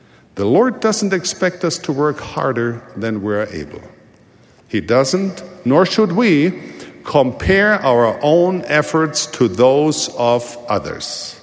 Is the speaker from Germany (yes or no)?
yes; East Germany, Germany; accent: East German; Because I was a refugee and because of my East German accent at the time, other children often made fun of me and called me names that deeply hurt.